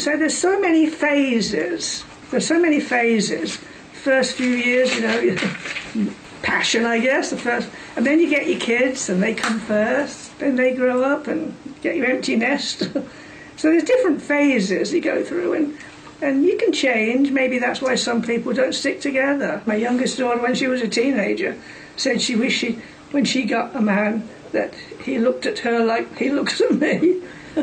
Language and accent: English; England, United Kingdom; We sit here because we're English, so we have our tea.